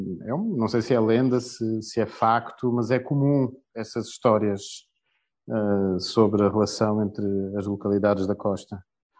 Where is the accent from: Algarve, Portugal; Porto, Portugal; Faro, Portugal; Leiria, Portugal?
Leiria, Portugal; Nazaré; Nascido e criado na Nazaré, uns quilómetros mais a sul.